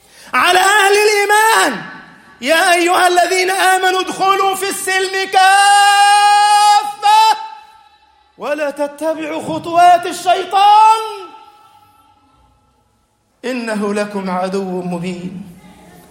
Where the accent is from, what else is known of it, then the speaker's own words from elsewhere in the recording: Egypt; اللهم اجعل بلدنا مصر أمنا أمانا